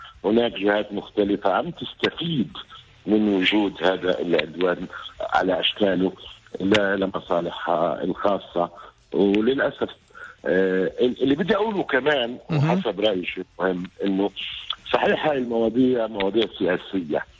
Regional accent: Palestine; انا كان همي احنا كفلسطينيين واحنا كعرب ماذا نفعل؟

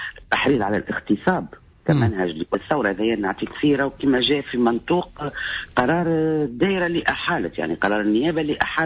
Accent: Tunisia; وإحنا بتبعتنا تونسيين ما نستحقوش التأشيرة

